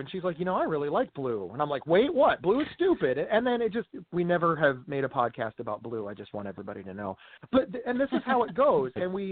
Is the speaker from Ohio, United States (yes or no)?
yes; Ohio, United States; You know, I'm from Ohio and she's from New York, and that's a world of difference.